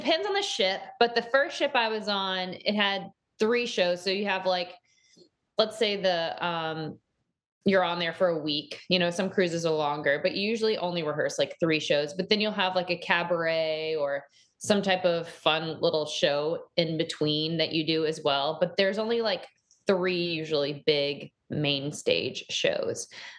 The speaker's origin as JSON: {"language": "English", "town": "Dallas", "region": "Texas", "country": "United States", "tie": "born or raised there", "said": "Well, I grew up in Dallas, in Texas. I have two older brothers."}